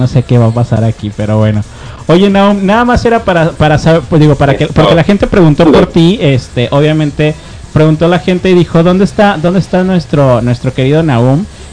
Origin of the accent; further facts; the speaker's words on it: Jalisco, Mexico; Que se note que venimos de los Altos de Jalisco.